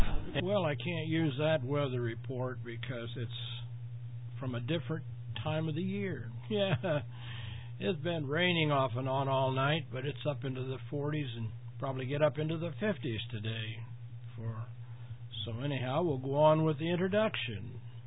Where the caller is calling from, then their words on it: Indiana, United States; And this is … in the bunker right here in North Central Indiana.